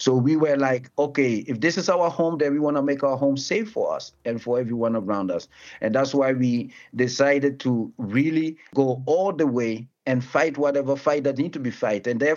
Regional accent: Amsterdam, North Holland, Netherlands; English is a second language; I'm now doing this interview for my hometown, Amsterdam.

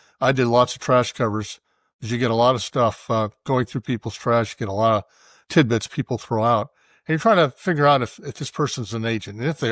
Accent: California, United States; I'm from Southern California, so I put in for that.

